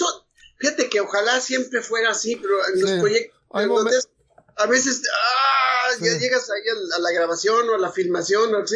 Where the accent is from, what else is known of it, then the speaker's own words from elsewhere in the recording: Mexico; ahorita ya es clarísimo que somos de México.